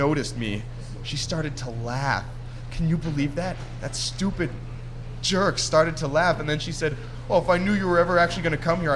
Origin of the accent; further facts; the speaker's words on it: Windsor, Ontario, Canada; No, I'm from Windsor, actually.